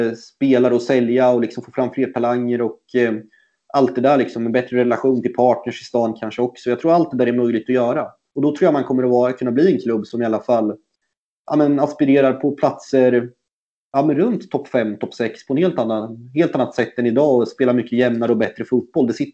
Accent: Örebro, Örebro County, Sweden; Som örebroare ska jag hålla på ÖSK.

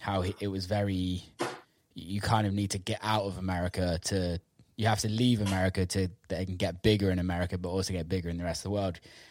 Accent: England, United Kingdom; I'm obviously British and grew up in England

